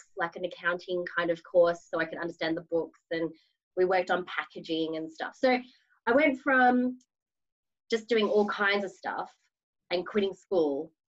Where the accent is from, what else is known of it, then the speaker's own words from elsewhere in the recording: Melbourne, Victoria, Australia; now in United Kingdom; So I'm from Melbourne, Australia, but I live in England.